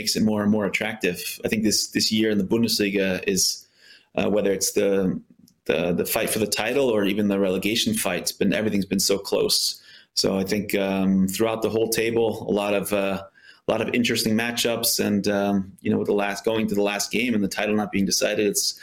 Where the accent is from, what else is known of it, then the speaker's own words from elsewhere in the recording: United States; I grew up in the States playing soccer